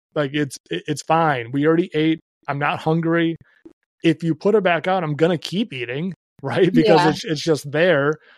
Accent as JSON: {"language": "English", "country": "Belarus", "moved": "yes", "said": "I feel that growing up to an extreme because, again, like my parents immigrated, we immigrated here from Belarus."}